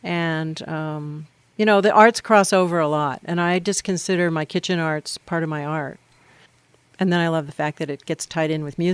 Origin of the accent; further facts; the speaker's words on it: St. Louis, Missouri, United States; Well, I grew up mostly in St. Louis.